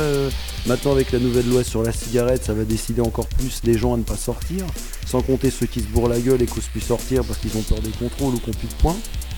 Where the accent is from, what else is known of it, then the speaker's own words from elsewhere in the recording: Paris, Île-de-France, France; parce que nous on vient de Paris